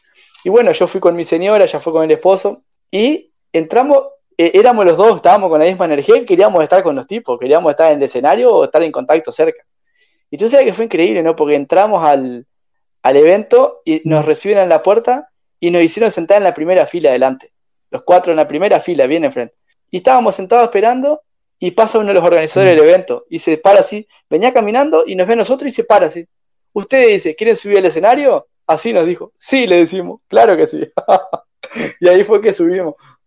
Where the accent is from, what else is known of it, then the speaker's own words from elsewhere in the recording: Uruguay; soy uruguayo y pensaban que no estaba en Chile.